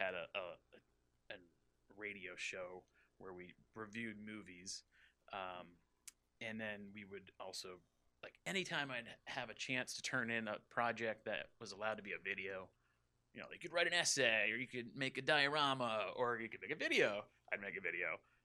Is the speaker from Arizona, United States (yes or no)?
no; Massachusetts, United States; But I grew up in Massachusetts, and my dad volunteered for the local TV station.